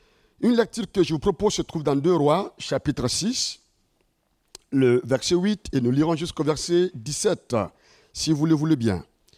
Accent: Ouagadougou, Centre, Burkina Faso; Je viens du Burkina Faso, un petit pays situé en Afrique de l'Ouest, précisément à Ouagadougou.

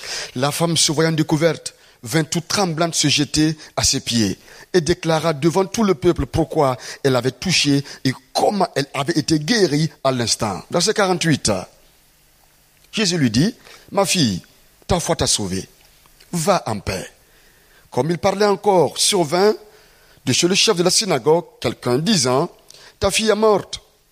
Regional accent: Burkina Faso; je suis originaire du Burkina Faso.

